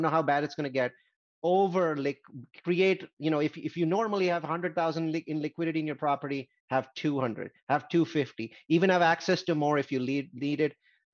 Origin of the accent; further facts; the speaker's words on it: India; now in United States; India, I came from India, is 2 to 3x more expensive as a percentage of salaries as the US is